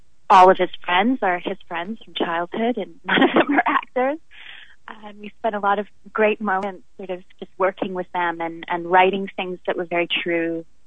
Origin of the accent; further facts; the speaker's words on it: Toronto, Ontario, Canada; But yes, I am from Toronto